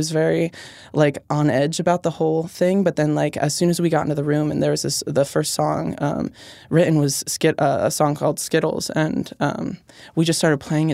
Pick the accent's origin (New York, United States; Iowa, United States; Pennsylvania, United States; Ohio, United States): Pennsylvania, United States; that one's about growing up in Pennsylvania, that one's about not having much money.